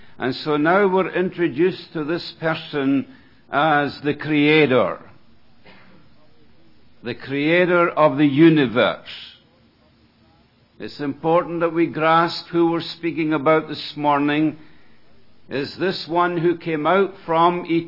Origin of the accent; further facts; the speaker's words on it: Scotland, United Kingdom; also born or lived in Canada; although that I'm a Canadian, you probably realize that I come from a totally different land, coming from over the big pond, as they say, and from the beautiful country of Scotland.